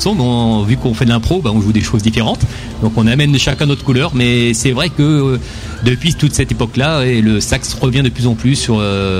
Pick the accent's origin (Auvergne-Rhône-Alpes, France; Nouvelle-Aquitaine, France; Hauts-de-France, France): Nouvelle-Aquitaine, France; parce que je viens de Charente-Maritime